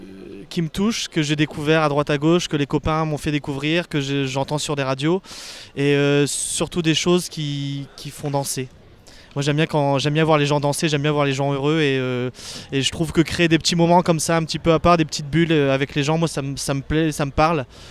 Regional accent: Hauts-de-France, France; parce que je viens de l'Audomarois. Et je voulais garder quelque chose de mes origines.

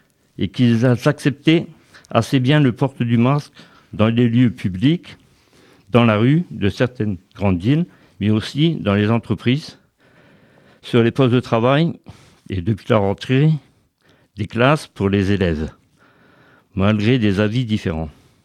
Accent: Annay-sous-Lens, Hauts-de-France, France; d'Annay-sous-Lens

